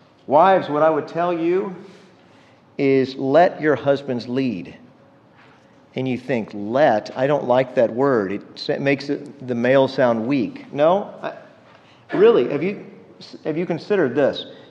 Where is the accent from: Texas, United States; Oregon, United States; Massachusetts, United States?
Texas, United States; And I'm from Texas, so that hurts a little bit, but it's true.